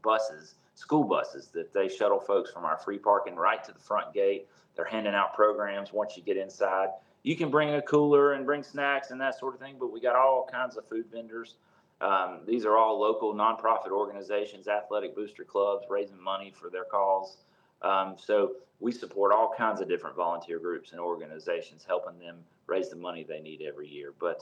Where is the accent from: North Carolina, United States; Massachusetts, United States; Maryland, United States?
North Carolina, United States; Charlotte; No, man, I'm from Charlotte. I grew up, I went to West Charlotte High School and grew up down there, and lived in the mountains for a long time after I left there